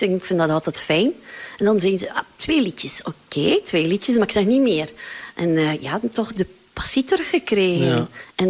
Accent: Meulebeke, Flanders, Belgium; ik ben van Meulebeke.

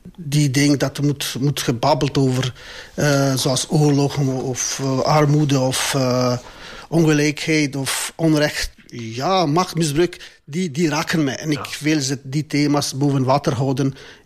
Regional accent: Kosovo; Dutch is a second language; now in Belgium

